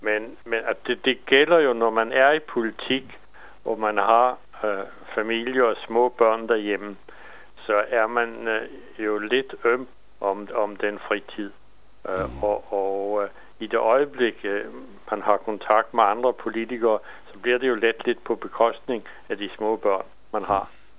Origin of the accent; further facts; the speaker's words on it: Bornholm, Capital Region of Denmark, Denmark; accent: Bornholmish; moved away; jeg kan godt snakke rigtig bornholmsk, selvom jeg er flyttet fra Bornholm for over 50 år siden, så mærker man stadig min dialekt.